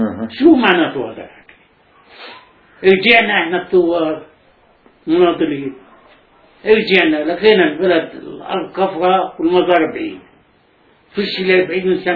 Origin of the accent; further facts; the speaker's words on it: Palestine; moved away; لأنه يوم ما طلعنا من فلسطين احنا